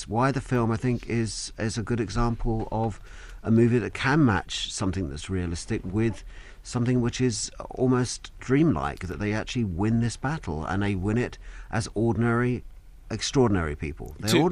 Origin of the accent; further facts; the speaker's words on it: Islington, London, United Kingdom; I was brought up in Islington, and you know, my family, a lot of them worked in factories